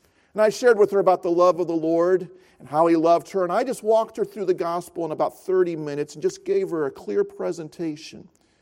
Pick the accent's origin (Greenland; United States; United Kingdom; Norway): Norway; also born or lived in China; my parents in Norway adopted me from a home in China or from an orphanage in China. And I grew up in Norway.